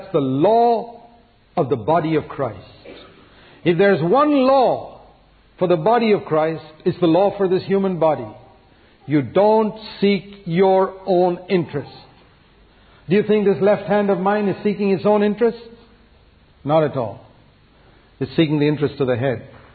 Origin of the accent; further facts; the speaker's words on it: India; They're Americans, I'm Indian. So I said, I'm Indian.